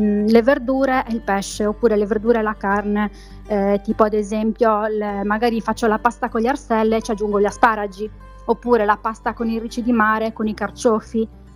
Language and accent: Italian; Sardinia, Italy; perché così siamo sardi e giustamente li utilizzo moltissimo.